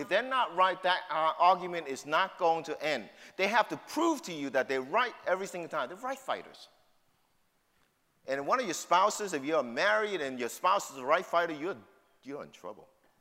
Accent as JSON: {"language": "English", "town": "New York City", "region": "New York", "country": "United States", "tie": "born or raised there", "also_born_or_lived": "Houston", "accent": "New York City", "said": "I grew up in New York City. I have my New York City truth, along with my New York City accent. And I lived in Houston for 10 years, and I love Houston."}